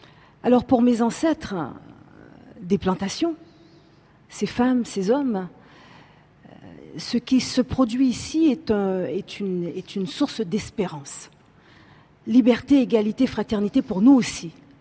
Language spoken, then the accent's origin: French; Haiti; Et de là d'où je viens, d'Haïti où je suis née